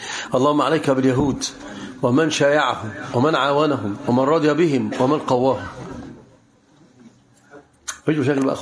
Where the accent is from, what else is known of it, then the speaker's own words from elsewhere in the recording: Egypt; واللي كان عندنا في مصر بعض الامثال الطيبه